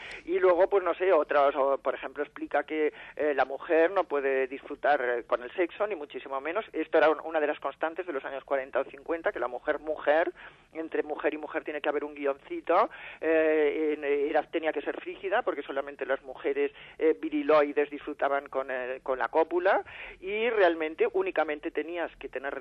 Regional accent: Catalonia, Spain; Somos catalanes.

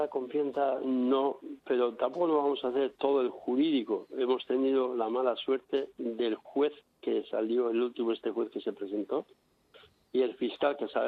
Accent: Basque Country, Spain; born there; empezando desde el País Vasco, que es mi tierra, o donde nací yo.

